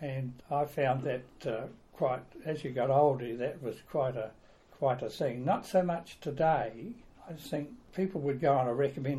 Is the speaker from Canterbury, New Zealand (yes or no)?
no; Greymouth, West Coast, New Zealand; I was born in Greymouth, South Island, in 1937 to … I was the eldest of the family, and we lived in Greymouth